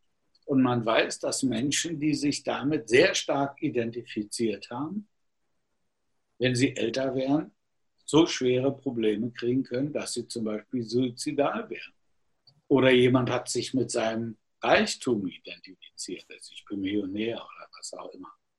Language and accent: German; Germany; Natürlich kann man sagen, ich bin Deutscher, das ist einfach so, steht in meinem Personalausweis.